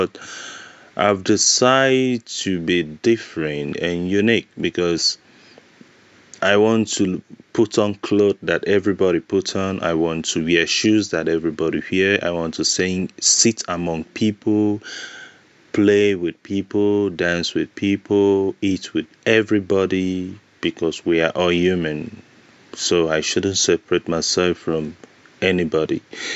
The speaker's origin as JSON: {"language": "English", "country": "Nigeria", "said": "I'm a musician. I'm from Nigeria."}